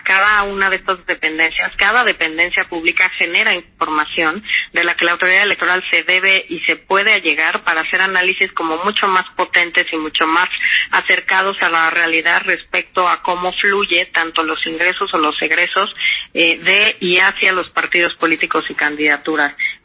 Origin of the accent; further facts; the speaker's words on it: Mexico; lo que tenemos que hacer como mexicanos